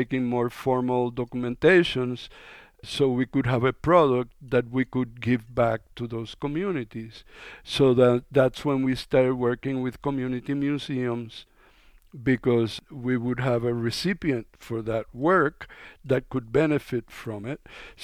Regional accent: Puerto Rico; also born or lived in Cuba; Well, I'm Cuban, and I grew up in Puerto Rico, and I've, you know, this is my third home.

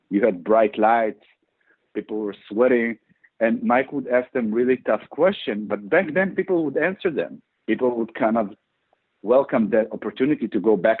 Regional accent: Israel; moved away; when I was growing up in Israel.

